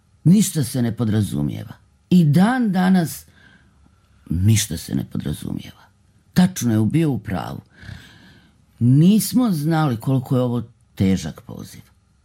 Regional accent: Doboj, Republika Srpska, Bosnia & Herzegovina; ja sam iz Doboja, u moje vrijeme baš i nije bilo puno mogućnosti da se gledaju predstave.

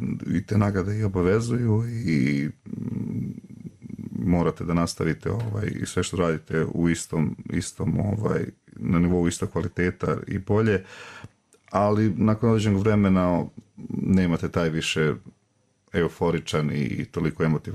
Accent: Bjelovar, Bjelovar-Bilogora County, Croatia; moved away; uvijek sam Bjelovar doživljavao u stvari kao nešto, kao mjesto gdje ja pripadam jer sam tamo rođen.

